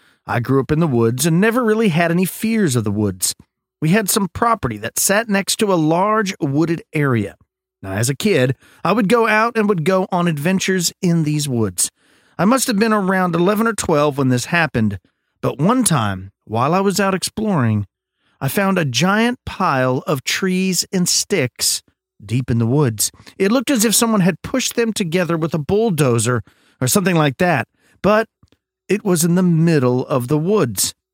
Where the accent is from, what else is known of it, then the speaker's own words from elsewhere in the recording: Texas, United States; Look, I'm from Texas. I'm a Texas Longhorns fan.